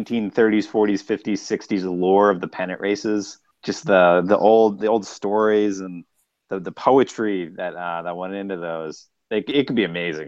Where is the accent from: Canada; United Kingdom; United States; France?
United States; Biloxi, Mississippi; I love the idea that the Biloxi Shuckers, my hometown team